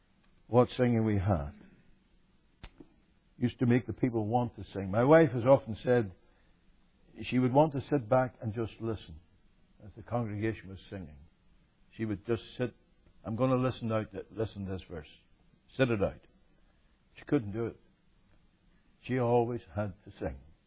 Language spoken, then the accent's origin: English; Northern Ireland, United Kingdom; we're an odd couple because you're German, I'm Northern Irish.